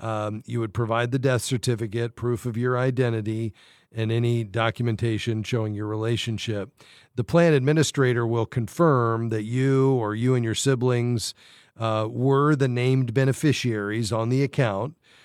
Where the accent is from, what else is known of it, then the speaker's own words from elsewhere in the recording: Fort Lauderdale, Florida, United States; Fort Lauderdale, Florida is where we're headed next. My hometown.